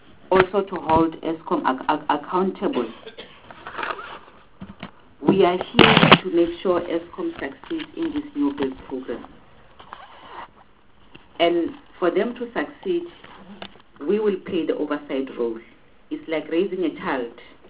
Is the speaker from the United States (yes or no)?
no; South Africa; so that all of us as South African, as responsible citizens of this country, we are able to hold them accountable.